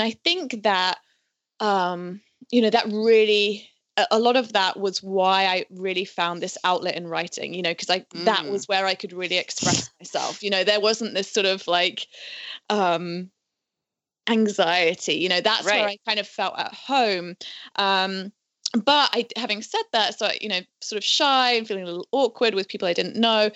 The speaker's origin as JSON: {"language": "English", "country": "United Kingdom", "said": "obviously I'm not in my home country. I'm not from here. And people always ask this. All of my friends, you know, my lifelong friends and family, all of them are back in the UK"}